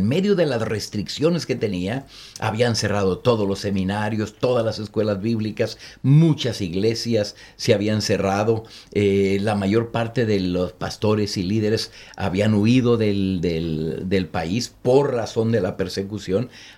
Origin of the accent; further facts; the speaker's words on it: Mexico; Yo soy mexicano y ya con 47, casi 48 años en el ministerio.